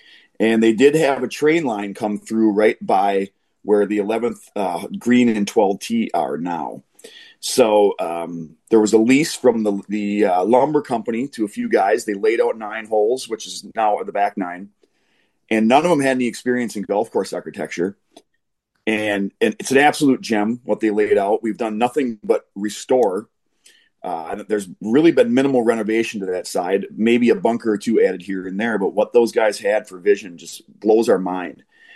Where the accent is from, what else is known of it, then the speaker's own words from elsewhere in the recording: Antigo, Wisconsin, United States; And I'm from Antigo. My dad was a member. He joined in 1962.